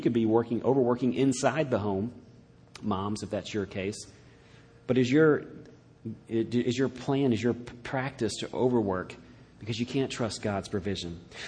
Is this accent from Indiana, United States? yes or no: no; Atlanta, Georgia, United States; but I like him as an example here because I grew up in Atlanta.